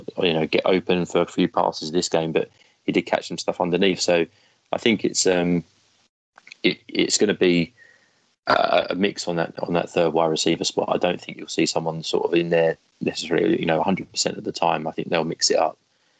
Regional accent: United Kingdom; We are British, after all, so.

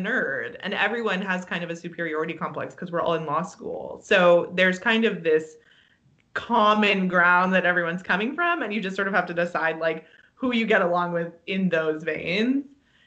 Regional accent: Berkeley, California, United States; I grew up in Berkeley, California, so even a lot of the white people that I knew were fairly well versed in social justice

